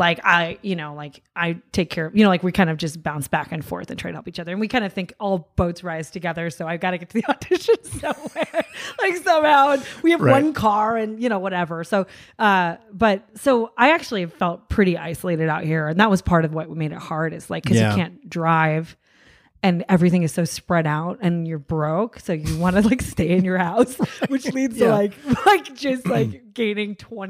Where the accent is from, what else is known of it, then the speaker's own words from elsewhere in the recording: Seattle, Washington, United States; Because I grew up in Seattle, it's like always rainy and kind of cloudy most of the time, but I love it.